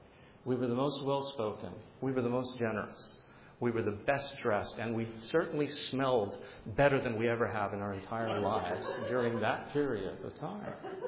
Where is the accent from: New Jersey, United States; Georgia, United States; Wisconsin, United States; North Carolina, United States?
New Jersey, United States; I'm from New Jersey too!